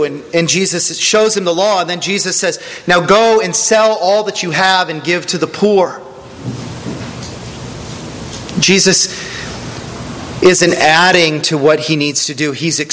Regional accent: United States; Paul summarized your whole theology in two words, because I'm an American and I've got other things to do.

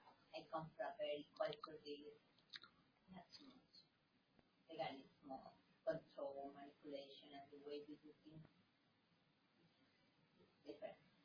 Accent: Colombia; I mean, I'm from Colombia, so don't know.

